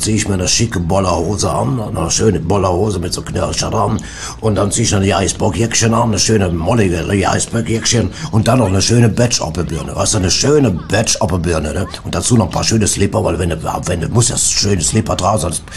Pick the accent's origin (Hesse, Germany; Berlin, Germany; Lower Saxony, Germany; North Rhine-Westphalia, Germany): North Rhine-Westphalia, Germany; Cologne; Also ich komme ja aus Köln